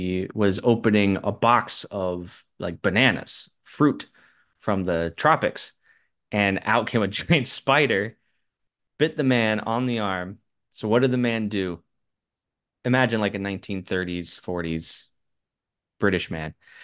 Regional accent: Florida, United States; Yeah, I grew up in Florida, and down there in the subtropical climate you get a lot of spiders, you get a lot of big spiders.

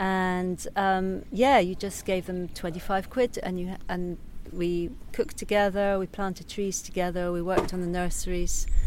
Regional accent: Knoydart, Scotland, United Kingdom; And I did grow up in the area, so I grew up on Knoydart.

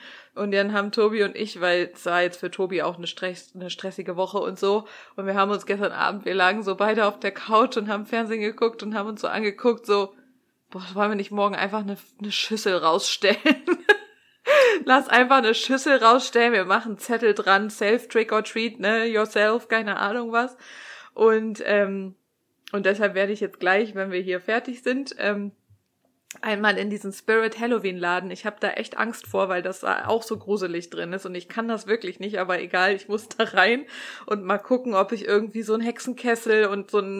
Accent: Cologne, North Rhine-Westphalia, Germany; ich komme aus Köln, also Karneval ist ja hier, ne, Alaaf

